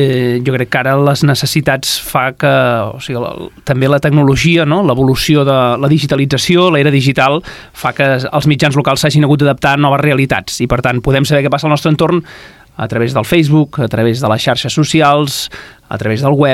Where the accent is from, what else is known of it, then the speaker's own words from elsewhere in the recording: Santpedor, Catalonia, Spain; jo vinc de Santpedor, he estat molts anys a Ràdio Santpedor